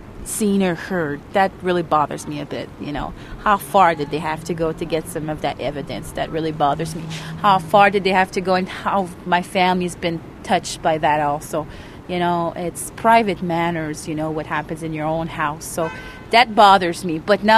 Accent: Canada; Me as a Canadian, I should have at least have the right to know why my husband is being arrested.

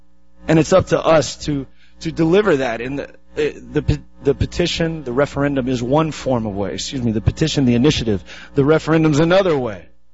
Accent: Denver, Colorado, United States; because I bought into it growing up in the Reagan 80s, you know, in Denver, Colorado.

